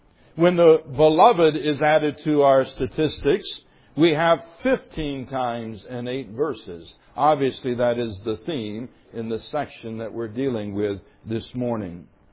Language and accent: English; Michigan, United States; I grew up in Michigan in a liberal Presbyterian denomination.